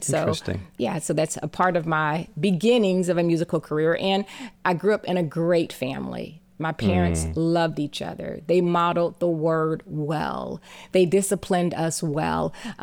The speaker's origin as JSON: {"language": "English", "town": "Cincinnati", "region": "Ohio", "country": "United States", "tie": "born or raised there", "also_born_or_lived": "Texas", "lives_now": "Nashville, United States", "said": "I landed in Texas for a while, but I grew up in Cincinnati, Ohio."}